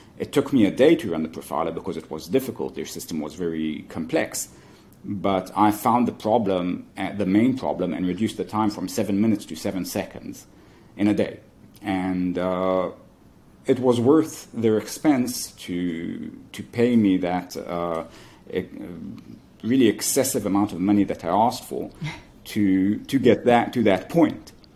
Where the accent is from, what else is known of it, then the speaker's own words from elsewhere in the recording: Israel; I was born in Israel and raised here. My accent's a bit weird because my mother immigrated and I only spoke English initially. But then I stopped because I learned everyone else was speaking Hebrew.